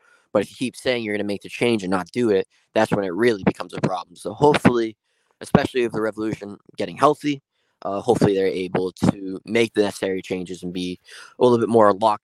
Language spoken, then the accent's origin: English; United States; because, you know, I'm from America, I would do like the salute